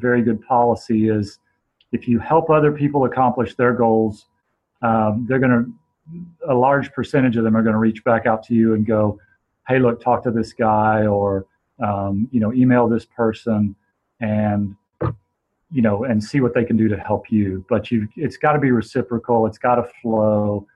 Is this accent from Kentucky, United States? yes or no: no; Houston, Texas, United States; Growing up in Houston, no one really knew what a screenwriter was.